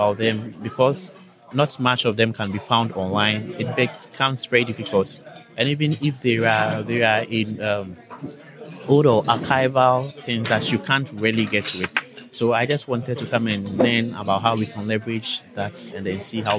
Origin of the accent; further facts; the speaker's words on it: Ghana; I'm with the Open Foundation West Africa, and I'm from Ghana.